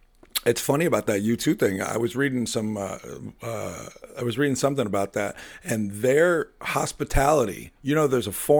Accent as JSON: {"language": "English", "region": "New York", "country": "United States", "tie": "born or raised there", "said": "I'm growing up in New York."}